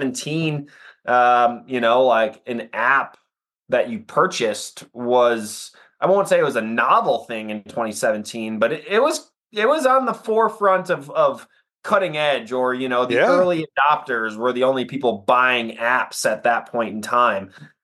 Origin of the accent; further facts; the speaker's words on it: Wisconsin, United States; And then I was from Wisconsin, as you said, so spent a lot of time chasing deer and turkeys and ducks. You know, we're in central Wisconsin, south central. The Horicon Marsh was my backyard.